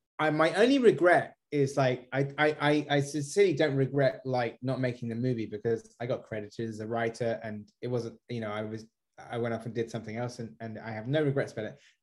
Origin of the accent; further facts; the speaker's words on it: United Kingdom; we both have brown hair and we're both British and we both have the same surname.